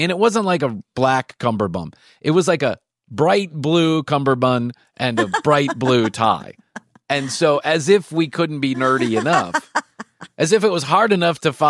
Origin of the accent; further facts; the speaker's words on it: Chicago, Illinois, United States; And when I grew up in Chicago, that was a big deal.